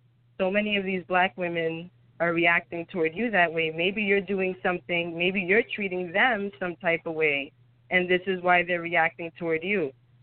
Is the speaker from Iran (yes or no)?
no; New York, United States; I love hip hop music. I'm from New York. I grew up on it. I absolutely love it.